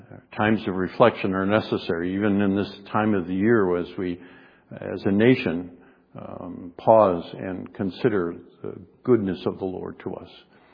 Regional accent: New York, United States; I grew up in Western New York.

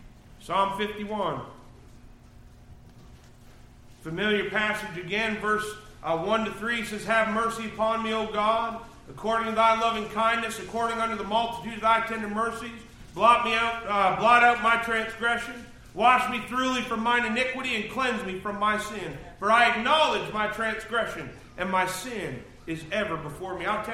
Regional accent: Canada; I'm Canadian, and I'm thinking

